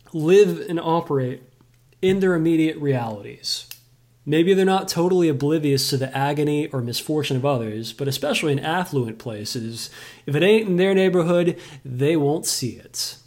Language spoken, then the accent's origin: English; United States; I am an American. I am an American first. I put my country first.